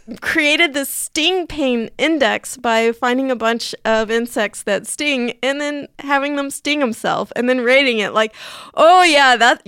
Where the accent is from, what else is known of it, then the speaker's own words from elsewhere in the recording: San Diego, California, United States; They're even in San Diego, California, which is my hometown.